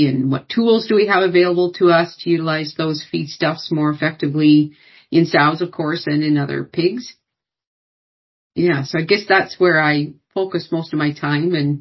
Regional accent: Western Canada, Canada; So I'm originally from Canada, grew up in Western Canada on a mixed poultry, cattle and row crop.

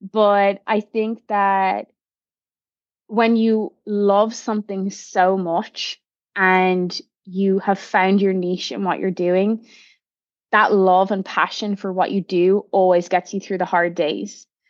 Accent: Rathfarnham, County Dublin, Ireland; now in New York, United States; Yeah, so I'm from Rathfarnham in Dublin, and I was always, you know, I always loved hard work, that's for sure.

